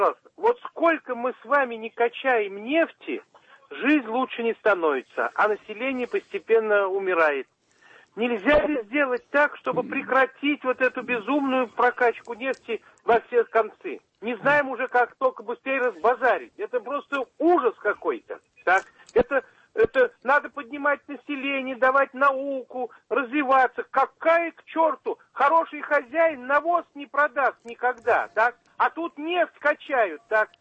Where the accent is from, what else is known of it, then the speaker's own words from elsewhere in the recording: Moscow, Russia; Да, из Москвы.